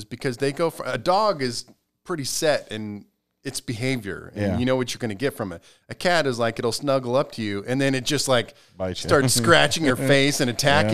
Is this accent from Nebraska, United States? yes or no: yes; Nebraska, United States; I'm from Nebraska. It is a fairly normal ranch farm thing to do.